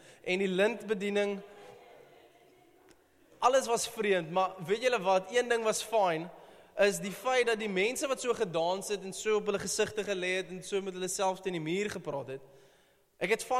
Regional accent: Malmesbury, Western Cape, South Africa; Ek kom van Mamasbury af, al die nuwe mense. En dis 'n vreeslike charismatiese plek. En daar aanbid jy nie met 'n gitaar in die kerk nie.

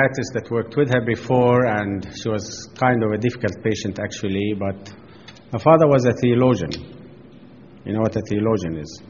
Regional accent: Egypt; He thought I was a Muslim because I'm from Egypt.

